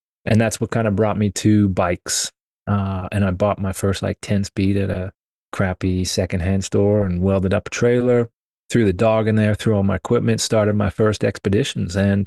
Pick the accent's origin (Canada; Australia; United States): Canada; British Columbia; I grew up here in Canada, in British Columbia, out on the West Coast. So we're, yeah, kind of Pacific Ocean.